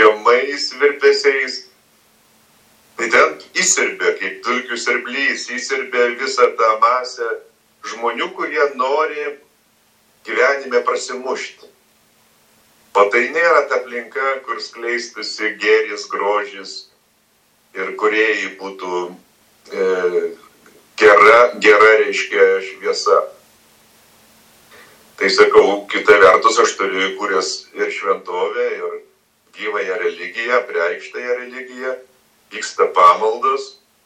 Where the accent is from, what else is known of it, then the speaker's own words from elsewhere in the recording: Vilnius, Vilnius County, Lithuania; now in Kaunas, Lithuania; tai kodėl aš iš Vilniaus atvažiavau į Kauną?